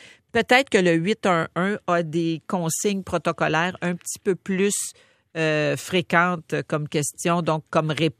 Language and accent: French; Beauharnois, Quebec, Canada; moi, je suis native de Beauharnois.